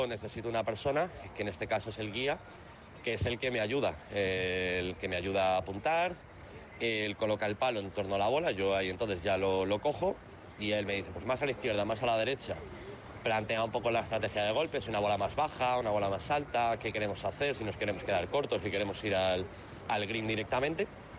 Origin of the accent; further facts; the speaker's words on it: Pamplona, Navarre, Spain; yo empecé a jugar desde pequeño, con 6 años, en Pamplona, que es de donde soy